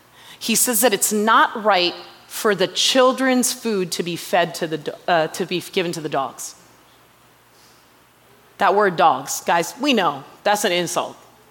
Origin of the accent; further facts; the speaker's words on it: India; Culturally, growing up as an Indian person, that was something that was a very big insult. I remember you never said that Malayalam word out loud.